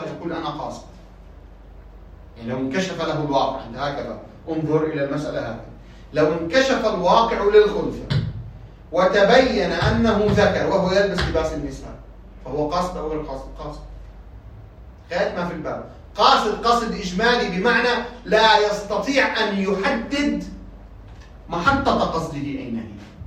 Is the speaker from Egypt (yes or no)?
no; Lebanon; عندنا مثلا في لبنان، عندنا في لبنان أصلا عادي جدا هذا